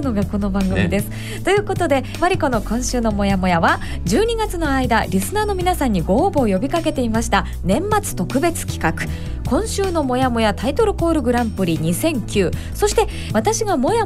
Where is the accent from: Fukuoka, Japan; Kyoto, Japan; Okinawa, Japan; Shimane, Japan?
Fukuoka, Japan; 私福岡出身ですので、うん、九州地方の方言で